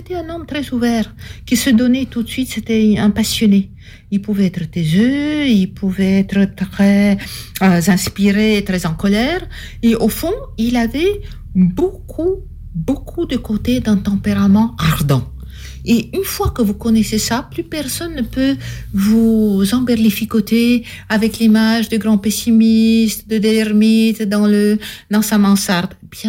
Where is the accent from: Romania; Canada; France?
Romania; now in Switzerland; Donc, je suis partie avec mon père de Roumanie, réfugié politique en Suisse.